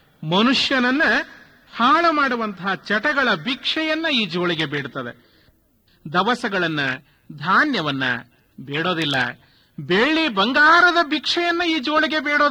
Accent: Karnataka, India; ಅದೇ ನಿಮ್ಮ ಅಲ್ಲಿ ವರವಿ ಹತ್ರನೇ ನಮ್ಮ ಊರು.

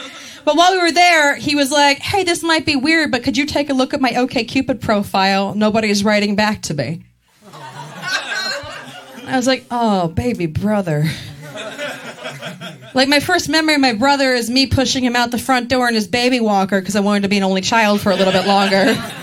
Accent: Maryland, United States; I'm originally from Maryland, which means that I'm like 20% white trash.

